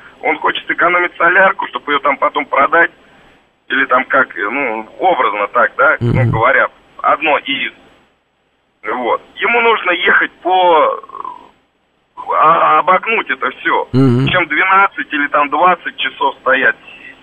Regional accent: Moscow, Russia; born there; Я родился в Москве, понимаете?

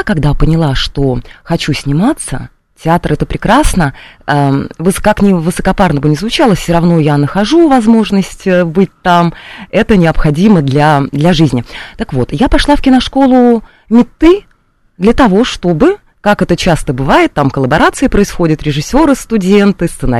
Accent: Mari El, Russia; в 19 лет я поступила в Марийский республиканский колледж культуры и искусств у себя на родине в Республике Мариэл.

